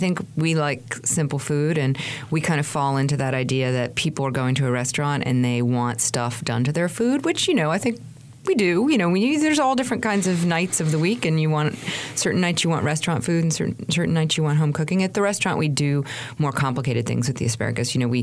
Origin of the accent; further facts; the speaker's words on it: New York, United States; And, you know, I think so as a New Yorker, I definitely had that feeling.